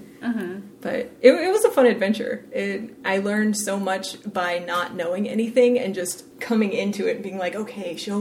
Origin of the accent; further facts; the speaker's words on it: Florida, United States; I'm from Florida.